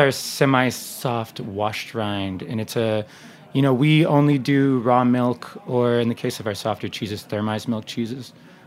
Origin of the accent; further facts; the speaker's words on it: Switzerland; English is a second language; we're from Switzerland, so it's not High German, it's Swiss German, which sounds completely different.